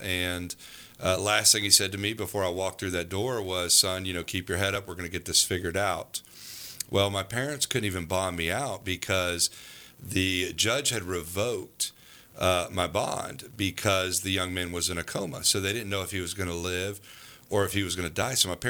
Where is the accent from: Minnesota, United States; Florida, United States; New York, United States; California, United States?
Florida, United States; Tampa; But I grew up in Tampa, Florida. I started playing football when I was 4 years old.